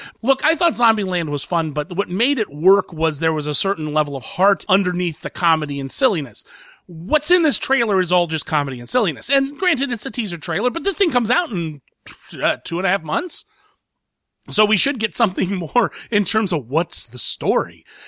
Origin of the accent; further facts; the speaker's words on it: Columbus, Ohio, United States; And I'm from Columbus.